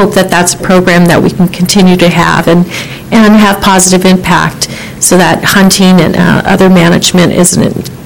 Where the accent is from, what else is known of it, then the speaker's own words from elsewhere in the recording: Lake Forest Park, Washington, United States; I'm from Lake Forest Park.